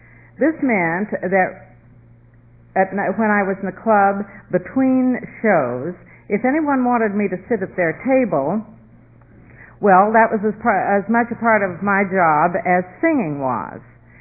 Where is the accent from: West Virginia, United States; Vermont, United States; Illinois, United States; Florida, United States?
West Virginia, United States; I come from West Virginia, and I always associated, well, liquor, or we called it whiskey at the time.